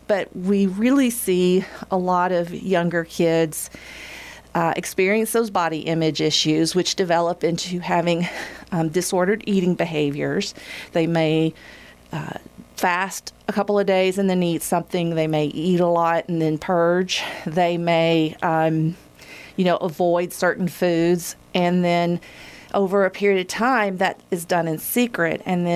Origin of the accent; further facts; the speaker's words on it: Owensboro, Kentucky, United States; Oh, well, I grew up in Owensboro and left for 10 years, the state of Kentucky, and came back in 2009.